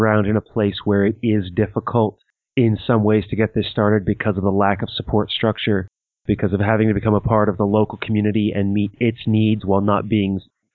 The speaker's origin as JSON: {"language": "English", "country": "United States", "tie": "born or raised there", "lives_now": "Pennsylvania, United States", "said": "I grew up on the Potomac, and, you know, there was the idea of the river rat, and now I live in part of Appalachia here in Pennsylvania."}